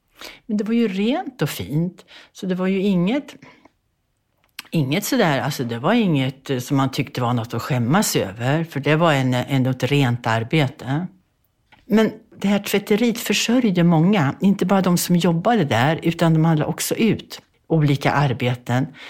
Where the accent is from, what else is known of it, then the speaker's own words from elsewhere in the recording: Bergslagen, Sweden; born there; Jag föddes i Bergslagen på en bondgård 1942.